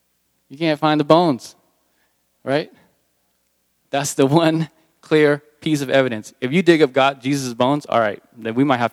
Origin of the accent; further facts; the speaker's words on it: United States; Because that's what you want growing up in America.